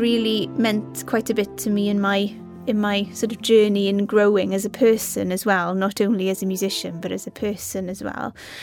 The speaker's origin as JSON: {"language": "English", "region": "Wales", "country": "United Kingdom", "said": "I mean, I'm Welsh, and so, you know, there are a lot of songs that I used to listen to as a child"}